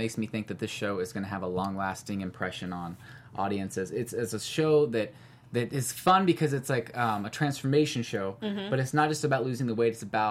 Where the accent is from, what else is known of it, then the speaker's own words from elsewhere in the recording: Missouri, United States; I'm from Missouri, so like fried chicken, all that kind of stuff.